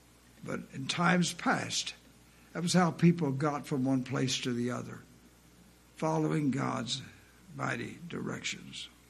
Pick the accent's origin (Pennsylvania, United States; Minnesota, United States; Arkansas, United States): Arkansas, United States; I grew up in Arkansas. I grew up in the country.